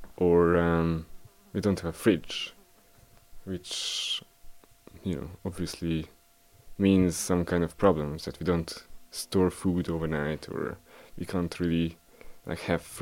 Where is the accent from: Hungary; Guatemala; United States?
Hungary; English is a second language; moved away as an adult; also born or lived in London, United Kingdom; I'm from Hungary, but I used to live in London for like 5 years before I came here. And I came here in March, a few months